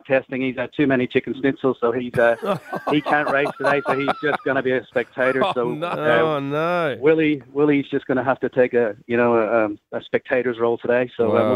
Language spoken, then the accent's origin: English; Ireland; now in Australia; I'm from Ireland originally. I've been out here 25 years